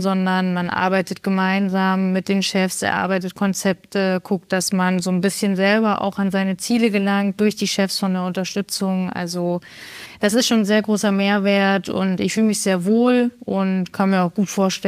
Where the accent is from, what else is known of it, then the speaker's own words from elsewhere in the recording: Erfurt, Thuringia, Germany; born there; also born or lived in Cologne; now in Koblenz, Germany; Gebürtig komme ich aus Erfurt, habe da viel gearbeitet, zwei Jahre als Physio, bin danach beziehungstechnisch mit meinem Freund in Köln zusammengezogen